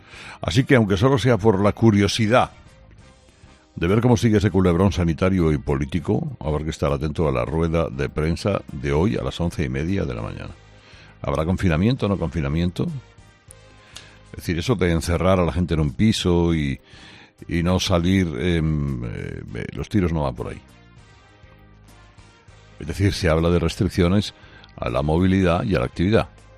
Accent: Spain

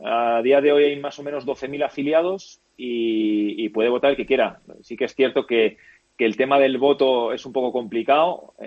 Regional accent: Basque Country, Spain; Yo, como buen vasco, firmo ganar las dos.

